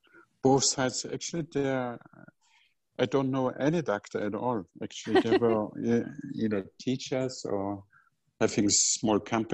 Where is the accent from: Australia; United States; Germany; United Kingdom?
Germany; Bavaria; Originally, I'm from the Munich area, in the pre-Alpine region between Munich and Augsburg.